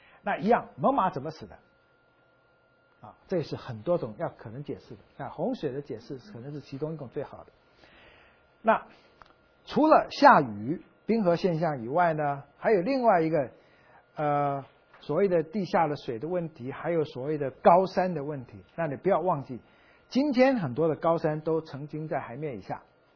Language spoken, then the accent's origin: Chinese; Taiwan; 我在台湾长大的，38度就快死掉了，46我无法想象了。